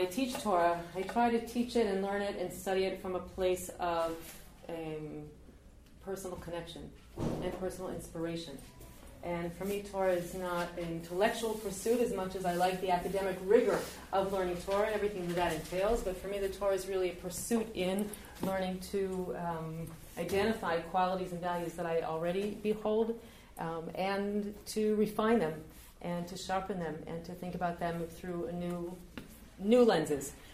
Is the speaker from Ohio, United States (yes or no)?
yes; Dayton, Ohio, United States; I grew up in Dayton, Ohio, in the cornfields of Dayton, Ohio. I grew up in a fairly assimilated Jewish home